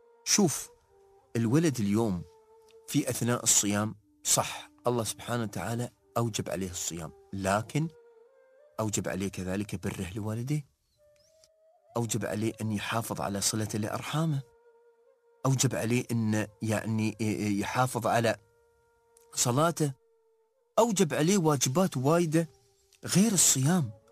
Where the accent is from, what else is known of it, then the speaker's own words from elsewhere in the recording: United Arab Emirates; نحن كعوائل إماراتية